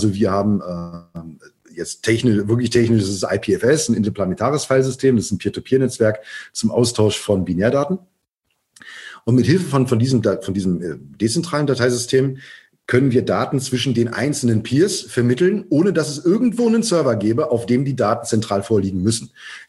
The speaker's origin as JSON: {"language": "German", "country": "Germany", "tie": "born or raised there", "said": "ich bin in der BRD geboren und groß geworden."}